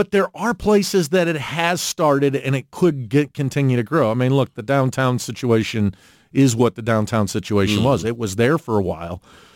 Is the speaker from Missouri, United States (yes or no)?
yes; St. Charles, Missouri, United States; One of the things I remember growing up in St. Charles is the amount of foreign visitors